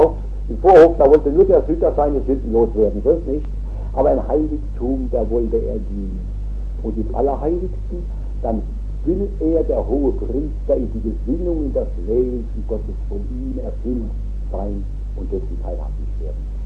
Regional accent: Worms, Rhineland-Palatinate, Germany; Steht seit 4000 Jahren in dieser Bord, meiner Heimatstadt. Ja, das ist heute ein elendes Städtchen von 60.000 Einwohnern.

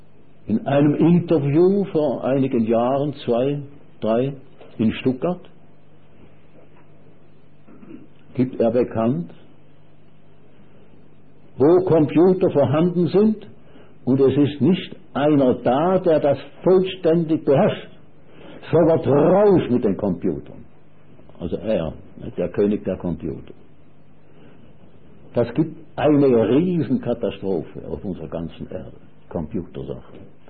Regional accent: Schaffhausen, Switzerland; Schaffhausen, wo ich aufgewachsen bin, meine Großmutter ist auch am Rhein.

